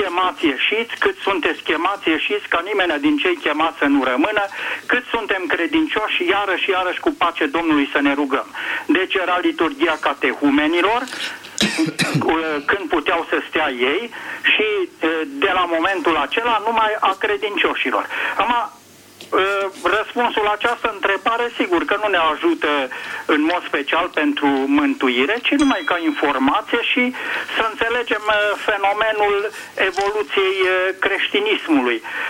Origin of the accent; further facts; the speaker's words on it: Cluj-Napoca, Cluj County, Romania; de la Cluj, mă auziți?